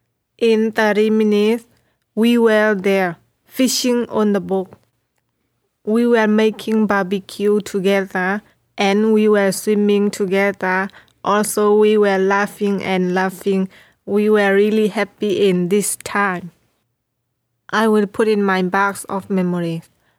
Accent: Myanmar; I am a refugee from Myanmar.

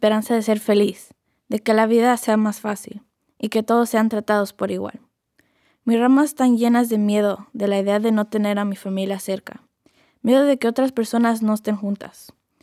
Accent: Atizapán, State of Mexico, Mexico; mis raíces vienen de Atizapán, México, el lugar donde yo nací, donde yo aprendí a hablar. México es donde aprendí a jugar y caminar.

